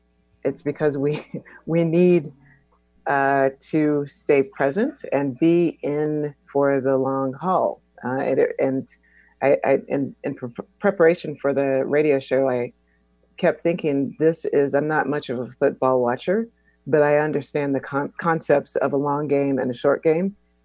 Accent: Houston, Texas, United States; I'm originally from Houston, Texas. I always lead with that. And right now I kind of moved between New York City and Oakland

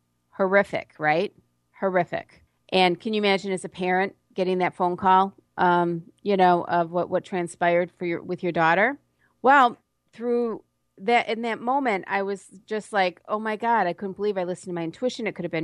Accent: Midwest, United States; I'm from the Midwest originally.

